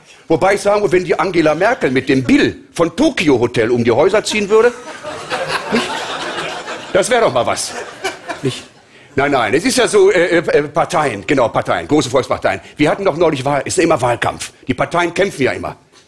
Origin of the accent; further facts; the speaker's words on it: Braunschweig, Lower Saxony, Germany; Ich bin ein Sympathieträger. Ich komme aus Braunschweig.